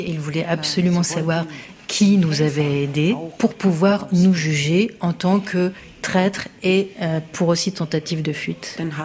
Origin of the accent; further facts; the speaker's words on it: Berlin, Germany; French is a second language; je viens de Berlin-Est, où je suis née.